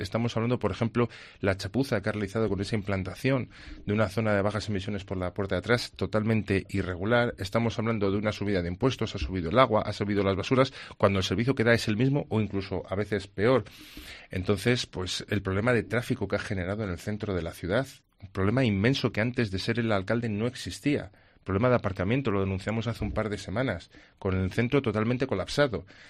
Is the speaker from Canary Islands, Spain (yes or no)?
no; León, Castile and León, Spain; Yo también la llevaba puesta la bandera de León, porque es que yo soy de León.